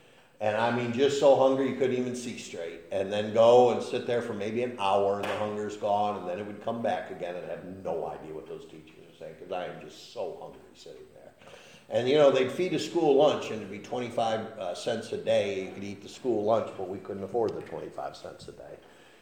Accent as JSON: {"language": "English", "country": "United States", "tie": "born or raised there", "said": "But I mean, I grew up hungry in America."}